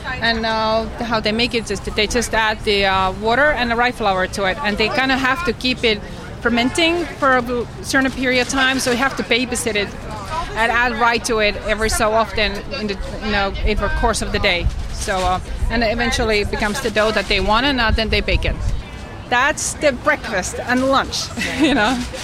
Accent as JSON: {"language": "English", "country": "Finland", "second_language": "English", "lives_now": "Connecticut, United States", "said": "I'm originally from Finland, but I live in Connecticut right now."}